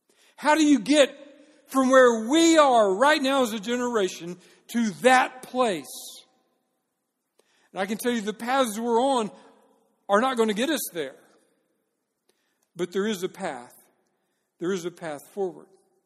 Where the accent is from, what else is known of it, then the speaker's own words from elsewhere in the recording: Dallas, Texas, United States; now in Apex, United States; Dallas is my hometown and the church I served before I came to Salem and to Apex, North Carolina, was a church in the downtown area of Dallas